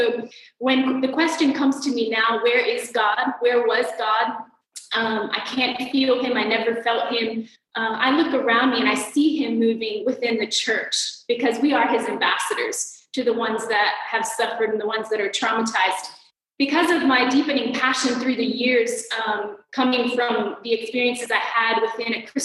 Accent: Athens, Attica, Greece; I'm from Athens. And I live here with my husband, Eric

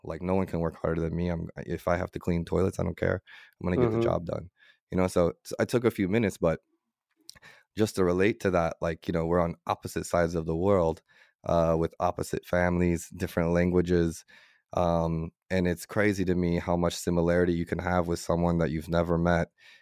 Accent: United States; I'm American, so I'm blessed in a lot of ways

